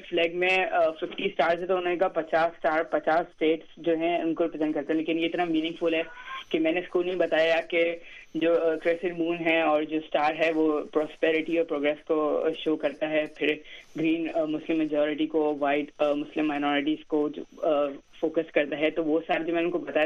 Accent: Pakistan; میں پاکستان سے ہوں اور آج میں آپ سب کو اپنے ملک پاکستان کے بارے میں بتاؤں گا

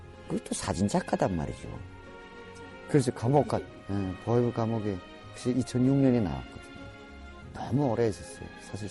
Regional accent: North Korea; now in Seoul, South Korea; 그리고 지금 남쪽에 와가지고

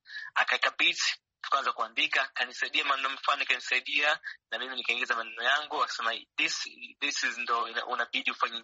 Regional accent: Tanzania; kama natoka Tanzania na watu aina fulani ambao mimi nataka connect nao

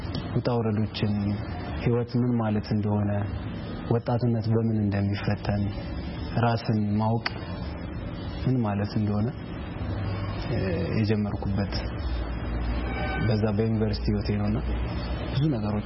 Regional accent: Addis Ababa, Ethiopia; ተወልጄ ያደግኩት አዲስ አበባ ነው።

